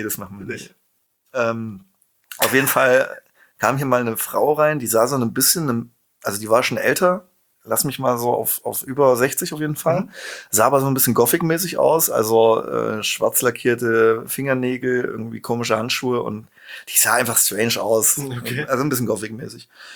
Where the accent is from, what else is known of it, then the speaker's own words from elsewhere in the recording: Schmalkalden, Thuringia, Germany; born there; aber ich bin Ossi und bin in Schmalkalden geboren.